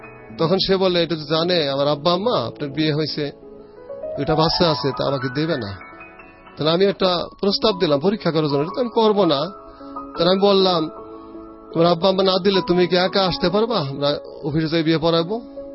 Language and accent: Bangla; Zanjira, Dhaka Division, Bangladesh; তো আমাদের বাড়ি জাজিরা, ওদের বাড়ি লাখুলা, ডিস্টেন্স 3-4 মাইল হবে মাত্র।